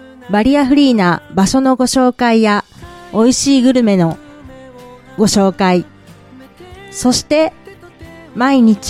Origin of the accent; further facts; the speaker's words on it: Matsusaka, Mie, Japan; 生まれも育ちも三重県、うん、松阪市というところに住んでいます。